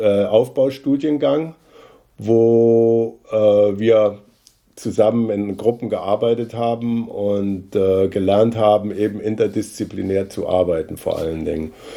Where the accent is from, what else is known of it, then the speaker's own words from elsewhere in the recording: Hesse, Germany; Ich bin in der Nähe von Kassel geboren und bin dort auf einem Bauernhof aufgewachsen.